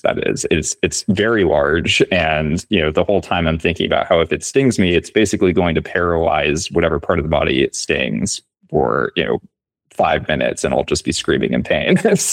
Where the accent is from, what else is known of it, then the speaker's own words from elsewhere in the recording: New Orleans, Louisiana, United States; When we were growing up in New Orleans, there were wasps around